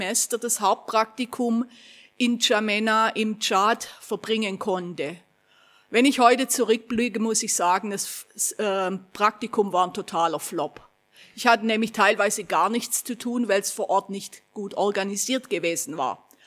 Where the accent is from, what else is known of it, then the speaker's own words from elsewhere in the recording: Großbottwar, Baden-Württemberg, Germany; Ich komme aus Großbodwar im Landkreis Ludwigsburg und für die, die es etwas wissen, es ist ein ziemlich frommer Fleck, der auch eine gewisse Missionsgeschichte hatte.